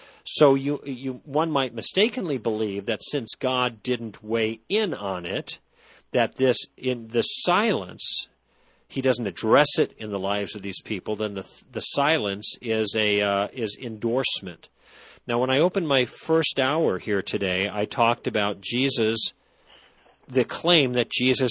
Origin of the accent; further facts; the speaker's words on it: Chicago, Illinois, United States; Did you know I grew up there in Chicago?